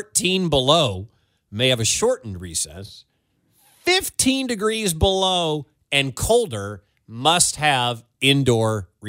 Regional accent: San Diego, California, United States; when you had recess, I was in San Diego. So I don't know what it was like growing up in the Midwest

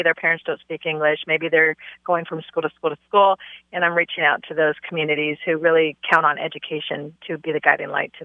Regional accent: California, United States; is an educator born and raised in California

